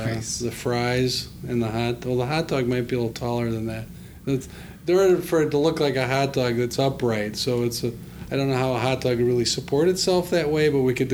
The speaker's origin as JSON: {"language": "English", "town": "Evanston", "region": "Illinois", "country": "United States", "tie": "born or raised there", "said": "I grew up in Evanston, was a Red Lion rider from the time I was in middle school to go down to Cubs games and sit in the bleachers"}